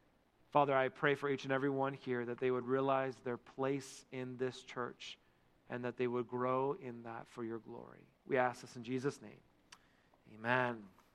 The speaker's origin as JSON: {"language": "English", "town": "Kirkland", "region": "Washington", "country": "United States", "tie": "born or raised there", "said": "I grew up in Kirkland, in the city, okay?"}